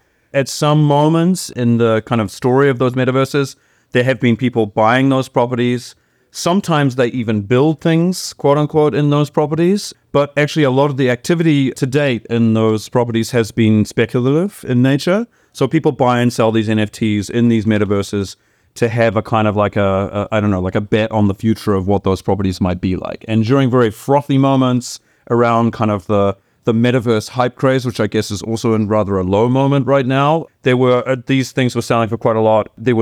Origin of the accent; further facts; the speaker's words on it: New Zealand; now in Germany; I grew up in New Zealand. I live in Germany, but I grew up in New Zealand.